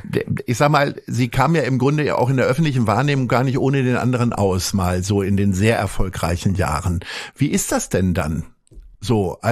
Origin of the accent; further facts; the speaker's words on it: Hanover, Lower Saxony, Germany; ich komme ja nun auch aus Hannover